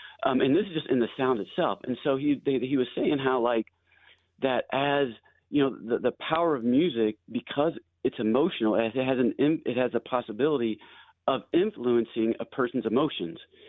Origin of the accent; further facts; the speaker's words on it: Kentucky, United States; I grew up in Kentucky, so I'm a country guy.